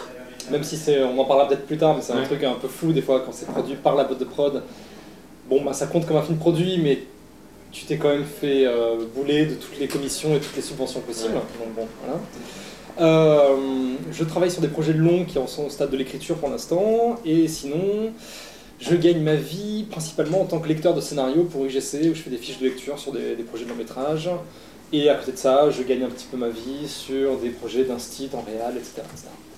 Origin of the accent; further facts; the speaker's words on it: Aix-en-Provence, Provence-Alpes-Côte d'Azur, France; j'ai 32 ans. Pour raconter un peu ma vie en deux mots, en gros, je suis originaire d'Aix-en-Provence à la base.